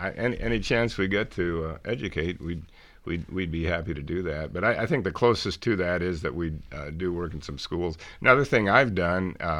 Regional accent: Iowa, United States; now in Fort Wayne, United States; And then really, when I'm from Iowa originally, but when I moved to Fort Wayne, I got heavily involved in the Civic Theater in the Dick Casey days.

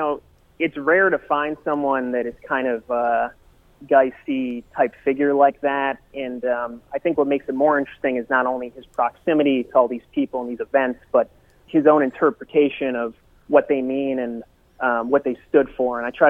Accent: Chicago, Illinois, United States; also born or lived in New York; I'm from Chicago, and again, I've been living in New York at the time, so I'm not a native Oklahoman.

